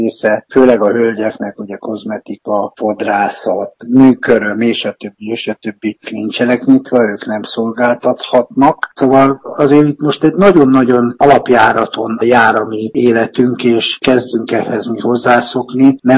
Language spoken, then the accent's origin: Hungarian; Balatonfenyves, Somogy, Hungary; born there; csodálatos a Balaton. Ezt tudjuk, én magam itt is születtem